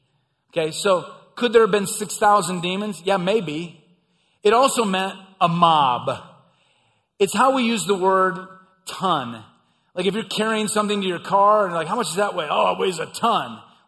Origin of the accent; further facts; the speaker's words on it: Midwest, United States; I grew up in the Midwest, saw farms all the time.